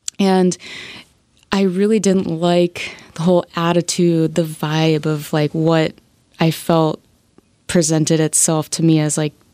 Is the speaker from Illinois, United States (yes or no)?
no; Tampa, Florida, United States; At the big like football stadium in Tampa. I grew up